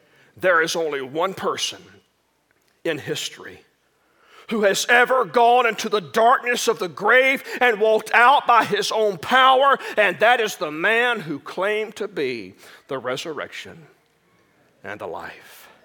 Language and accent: English; Arkansas, United States; I grew up in Sticks of South Arkansas where there are more cattle than people.